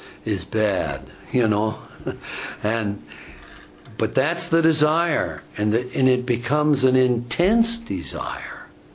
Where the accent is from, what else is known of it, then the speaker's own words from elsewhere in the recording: Wisconsin, United States; little town which we grew up in and outside of Milwaukee had artesian wells